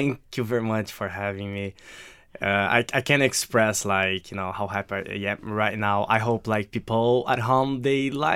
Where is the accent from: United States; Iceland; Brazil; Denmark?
Brazil; English is a second language; now in Ireland; I'm from Brazil, as you said. I moved to Ireland in 2015.